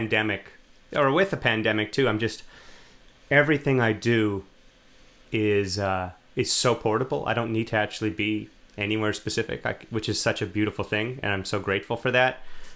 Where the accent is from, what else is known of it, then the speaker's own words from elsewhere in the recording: Winnipeg, Manitoba, Canada; Winnipeg, Manitoba.